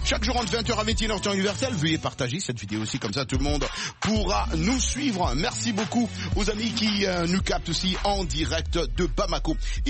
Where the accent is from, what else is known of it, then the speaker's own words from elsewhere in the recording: New York, United States; Je suis de New York, moi, je sais de quoi tu parles.